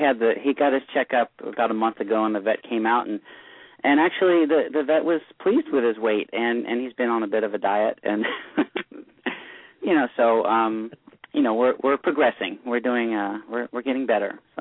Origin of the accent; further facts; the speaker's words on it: Norwalk, Ohio, United States; from Norwalk, Ohio, and you're listening to Horses in the Morning on the Horse Radio Network